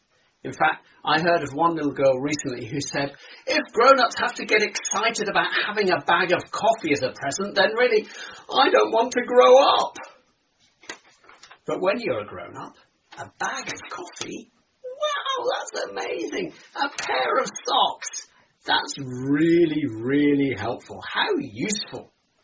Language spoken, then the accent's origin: English; West Midlands, United Kingdom; Now, I grew up in Herefordshire, which doesn't have many towns, but it does have lots of farms.